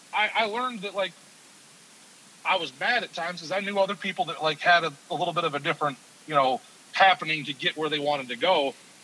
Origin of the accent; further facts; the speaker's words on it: Kalamazoo, Michigan, United States; who I've known around my hometown my whole life because I'm from Kalamazoo area.